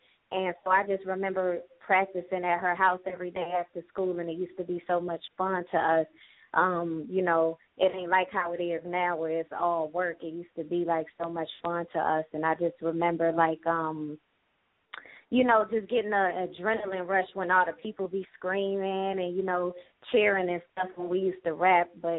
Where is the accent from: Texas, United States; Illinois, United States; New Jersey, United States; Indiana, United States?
Illinois, United States; Chicago; You want to know if I'm with the shits because I'm from Chicago.